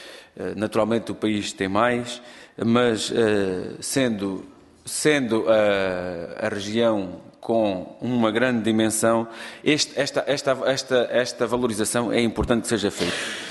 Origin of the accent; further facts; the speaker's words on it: Alentejo, Portugal; talvez nota-se, eu digo vê-se na minha voz, não se nota, vê-se logo que sou alentejano